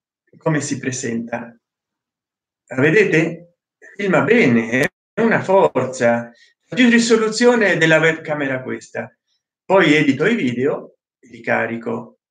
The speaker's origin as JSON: {"language": "Italian", "region": "Sardinia", "country": "Italy", "said": "io sono sarda"}